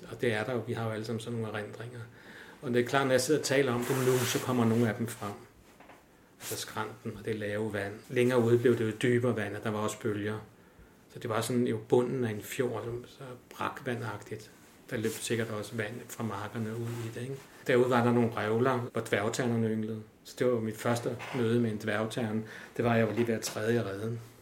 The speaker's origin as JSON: {"language": "Danish", "town": "Copenhagen", "region": "Capital Region of Denmark", "country": "Denmark", "tie": "born or raised there", "said": "Nu er jeg jo født og opvokset i København, og jeg studerede i København og boede i København. Så jeg er sådan en klassisk forstand i københavner."}